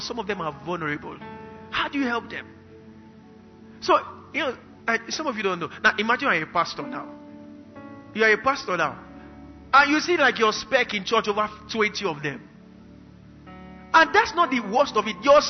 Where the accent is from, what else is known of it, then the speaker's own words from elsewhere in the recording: Kaduna, Kaduna State, Nigeria; We grew up together in Kaduna, anointed by the same pastor.